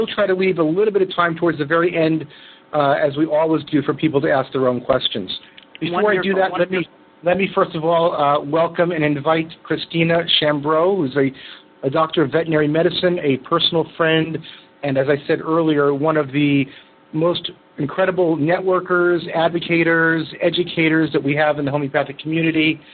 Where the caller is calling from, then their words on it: Japan; It's probably the fact that I'm calling from Japan